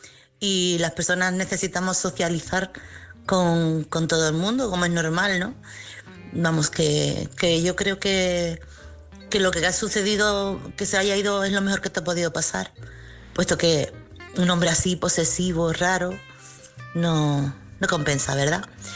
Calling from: Chiclana de la Frontera, Andalusia, Spain; corresponsal de Chiclana.

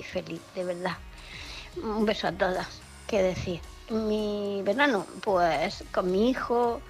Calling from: Murcia, Region of Murcia, Spain; de Murcia.

